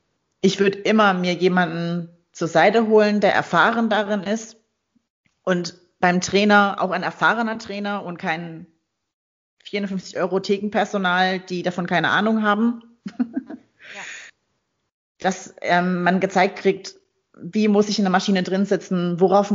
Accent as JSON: {"language": "German", "town": "Kaiserslautern", "region": "Rhineland-Palatinate", "country": "Germany", "said": "also ich komme aus Kaiserslautern"}